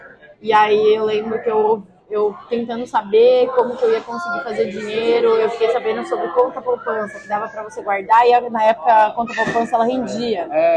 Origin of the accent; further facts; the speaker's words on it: São Paulo, Brazil; aí eu sou de São Paulo, mas eu já, como eu já tinha essa coisa de querer morar fora, ir pra fora do país